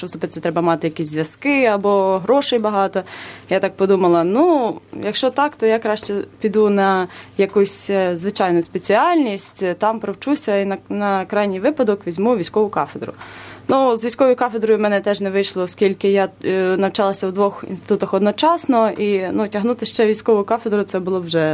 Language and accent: Ukrainian; Holozubyntsi, Khmelnytskyi Oblast, Ukraine; moved away as an adult; now in Kyiv, Ukraine; я походжу з Хмельниччини, село Голозубинці. Це досить маленьке село. Ось, але дуже красиве. Люди там релігійні, відповідно. Далі навчалася у Хмельницькому. Там теж проживала, теж ходила до храму.